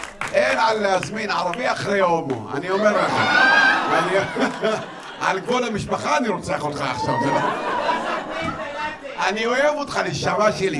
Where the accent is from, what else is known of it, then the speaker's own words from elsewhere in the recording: Northern District, Israel; אני מגיע מהצפון.